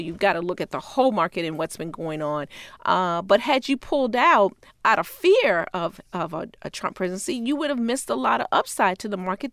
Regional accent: Baltimore, Maryland, United States; I'm so glad to be here because Baltimore is my hometown.

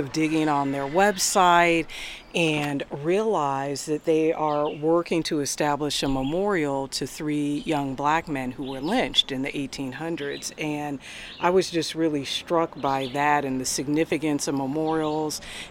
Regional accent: Seattle, Washington, United States; And at my school, I grew up in Seattle, and the school I went to always emphasized the arts.

